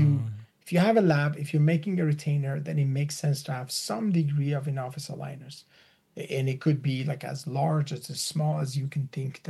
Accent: Iran; English is a second language; I'm originally from Iran.

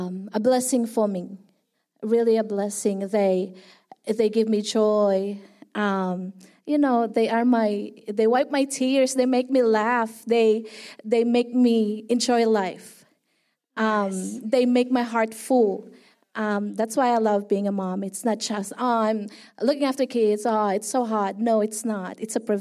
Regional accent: Philippines; now in Australia; We are originally from the Philippines, but we have arrived on Australian shores back in 2007, and we are now citizens.

